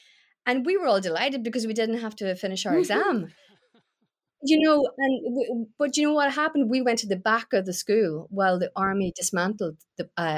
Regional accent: Newry, Northern Ireland, United Kingdom; I grew up in Newry. So I would have experienced, you know, because I went to a Catholic school

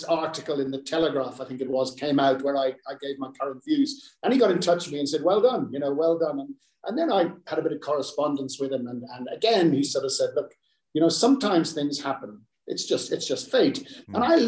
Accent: Ireland; now in South Africa; You know, I'm a South African fan now because I didn't have a great Irish career.

